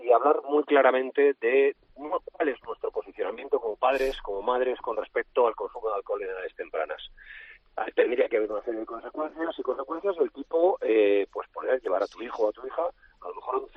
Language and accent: Spanish; Madrid, Community of Madrid, Spain; now in Barcelona, Spain; yo soy madrileño, pero vivo en Barcelona